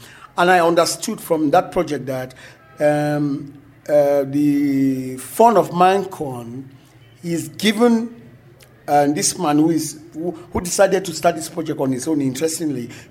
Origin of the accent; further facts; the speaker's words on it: Bafut, Northwest Region, Cameroon; I'm Cameroonian. I was born in Bafuti. So I'm a Bamenda boy. As I said, I was born in Cameroon.